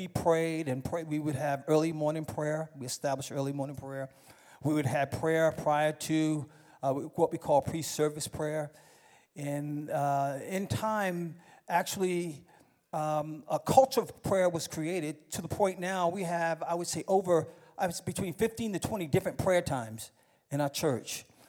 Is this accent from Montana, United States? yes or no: no; New York, United States; I grew up in New York, he grew up in South Dakota.